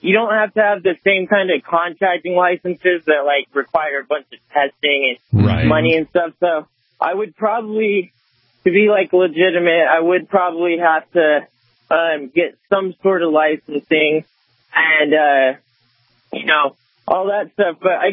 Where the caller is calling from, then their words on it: Colorado, United States; I'm in Colorado.